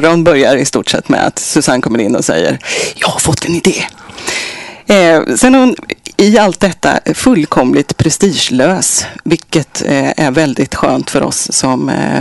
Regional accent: Norrköping, Östergötland, Sweden; also born or lived in Uppsala; now in Gothenburg, Sweden; Jag är född och uppvuxen i Norrköping.

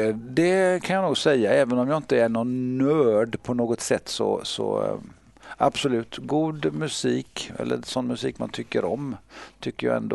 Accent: Gothenburg, Västra Götaland County, Sweden; I Backa, ja. På Hisingen.

